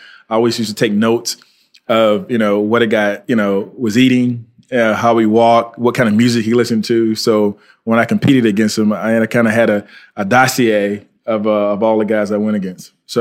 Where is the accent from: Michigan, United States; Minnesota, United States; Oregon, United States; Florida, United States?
Florida, United States; Fort Pierce; So I'm from Florida. Went to high school at Fort Pierce Westwood High School.